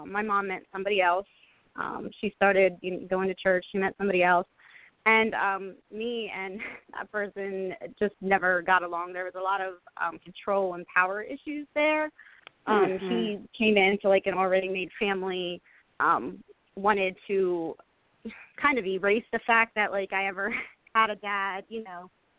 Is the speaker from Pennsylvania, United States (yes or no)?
yes; York, Pennsylvania, United States; I'm from York, Pennsylvania, or Spring Grove, like the town or whatever.